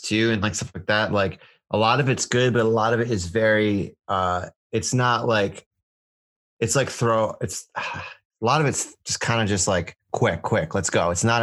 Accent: Massachusetts, United States; And like, I'm from Western Mass and there's really not there. I have to travel to New York.

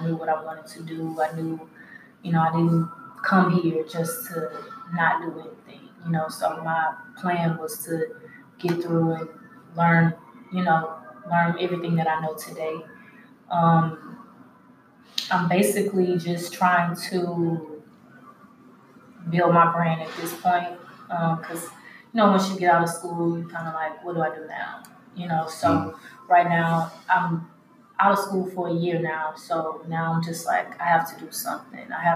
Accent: Baton Rouge, Louisiana, United States; now in Houston, United States; I've been in Houston for about 6 years. I'm from Baton Rouge, Louisiana.

